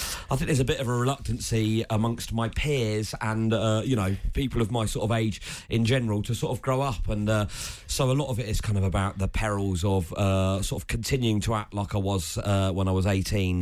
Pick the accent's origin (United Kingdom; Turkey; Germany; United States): United Kingdom; Southampton, South East England; I was born in Southampton General Hospital.